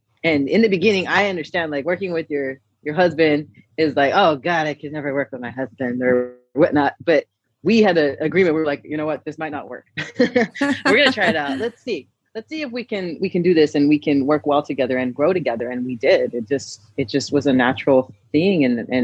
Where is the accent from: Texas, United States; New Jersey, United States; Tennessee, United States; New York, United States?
Texas, United States; Brownsville; moved away as an adult; now in Los Angeles, United States; growing up in Brownsville, Texas, I never thought that, you know, one day when I grow up, I can be a puppeteer, because it's just not a profession over there